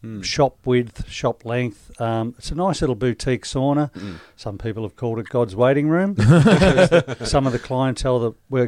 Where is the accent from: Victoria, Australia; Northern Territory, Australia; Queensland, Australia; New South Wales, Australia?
Victoria, Australia; Mansfield; I was from Northeast Victoria, from Mansfield